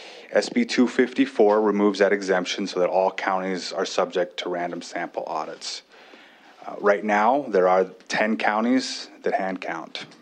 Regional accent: Miles City, Montana, United States; I represent Senate District 19, which includes my hometown of Miles City and a very large portion of southeast Montana.

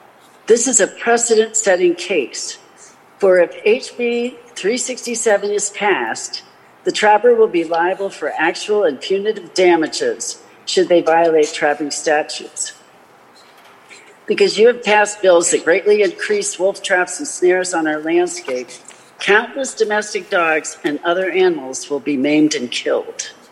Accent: Missoula, Montana, United States; I'm from Missoula.

